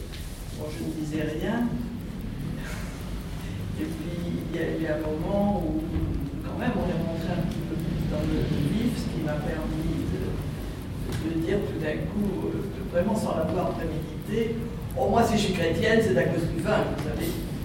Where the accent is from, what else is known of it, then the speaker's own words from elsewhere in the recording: Bordeaux, Nouvelle-Aquitaine, France; surtout au fait que je suis bordelaise